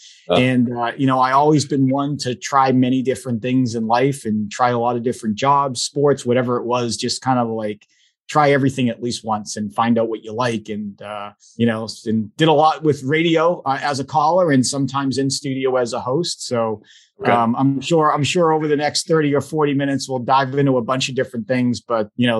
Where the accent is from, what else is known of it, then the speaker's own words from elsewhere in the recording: Quincy, Massachusetts, United States; also born or lived in Braintree; I mean, even though I grew up in Quincy and Braintree, I lived at Bridgewater.